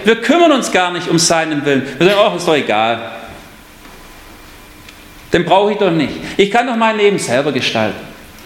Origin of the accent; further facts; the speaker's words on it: Baden-Württemberg, Germany; Und ich bin Schwabe.